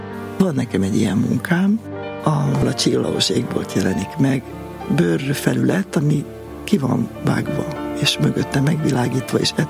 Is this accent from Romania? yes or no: yes; Transylvania, Romania; Gyermekkorom egy nagy részét falun töltöttem, én erdélyi vagyok.